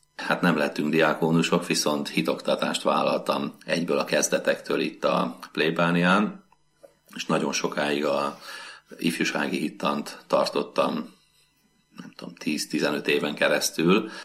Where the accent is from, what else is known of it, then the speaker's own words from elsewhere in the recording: Vas, Hungary; Mi vidéki emberek vagyunk, feleségem Sopronból, én pedig Vas megyéből, Körmend közeléből származom.